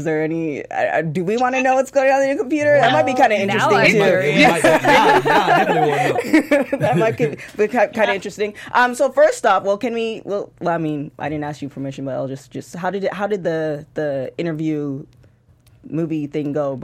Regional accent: Canada; So I'm also Canadian as well, and having a lot of family in the Canadian movie industry

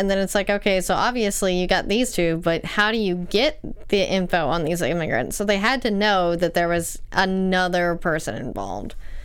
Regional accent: Tyler, Texas, United States; So that's, well, I'm from Tyler, Texas. It's not that small, but it's not that big.

